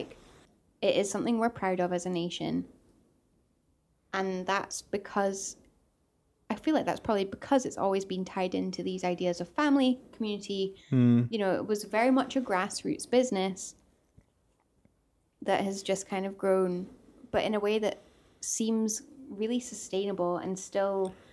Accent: Scotland, United Kingdom; No, me neither. I love being Scottish.

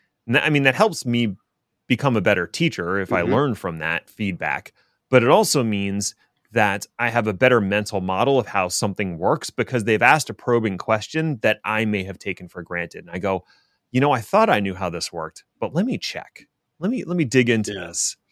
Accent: East Coast, United States; And we come from the East Coast. We got a nice vein of rich sarcasm.

